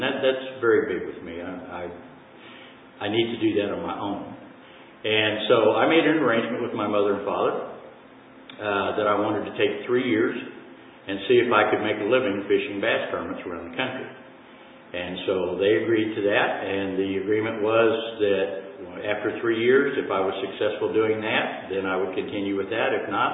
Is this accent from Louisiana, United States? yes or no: no; Lake of the Ozarks, Missouri, United States; I was born in Missouri, grew up at Lake of the Ozarks in Missouri to a wonderful family.